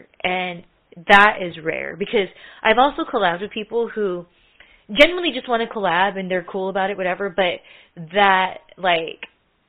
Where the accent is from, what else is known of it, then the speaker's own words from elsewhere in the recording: California, United States; from Cali.